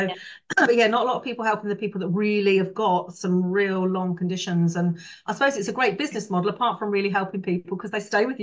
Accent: London, United Kingdom; I'm from London.

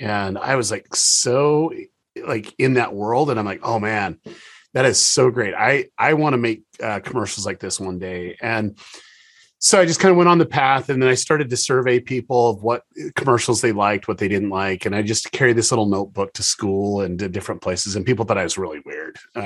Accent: Utah, United States; I grew up in Utah, and I love the state. I love where I live.

